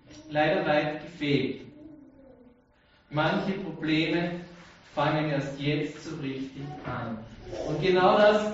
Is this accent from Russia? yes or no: no; Vienna, Austria; Und wir können ganz stolz sein als Wiener